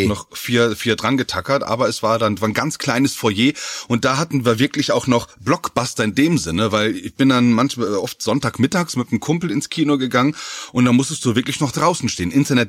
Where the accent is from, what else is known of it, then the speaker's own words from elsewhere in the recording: Hameln, Lower Saxony, Germany; Ich komme aus Hameln gebürtig, ja, eine kleine Stadt in Niedersachsen bei Hannover.